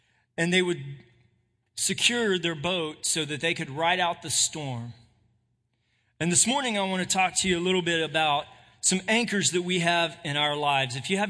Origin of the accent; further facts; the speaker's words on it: Portland, Texas, United States; I grew up in South Texas in a little town called Portland, just outside of Corpus Christi